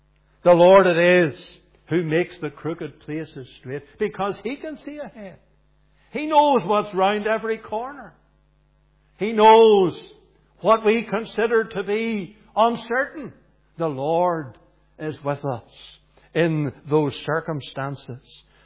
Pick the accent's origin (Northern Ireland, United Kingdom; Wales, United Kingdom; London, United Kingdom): Northern Ireland, United Kingdom; I was brought up down in County Fermanagh